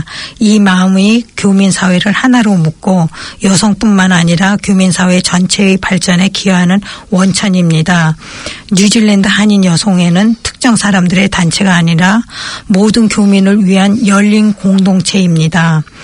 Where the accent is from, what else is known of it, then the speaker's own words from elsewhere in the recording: South Korea; moved away; 비록 우리는 대한민국을 떠나 멀리 이 땅에서 살아가지만 한국인으로서의 정체성과 자긍심을 갖고